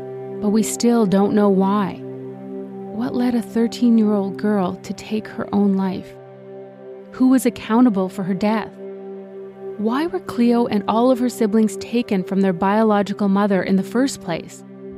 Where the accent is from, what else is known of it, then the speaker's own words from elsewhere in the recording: Saskatchewan, Canada; I'm from Saskatchewan, so maybe I'm biased, but it's beautiful here.